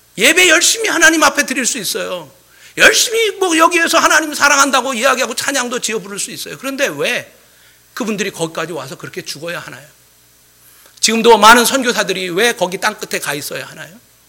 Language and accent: Korean; Seoul, South Korea; 저는 어릴 때 그 당산동에 살아갔고요.